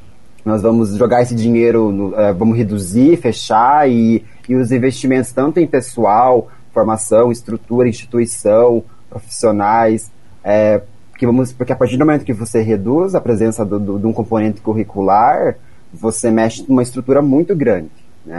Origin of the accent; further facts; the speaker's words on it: Rio Negrinho, Santa Catarina, Brazil; also born or lived in Curitiba; Eu sou de Rio Negrinho, Santa Catarina. Planalto Norte, fica 3 horas de Curitiba. Eu fui para Curitiba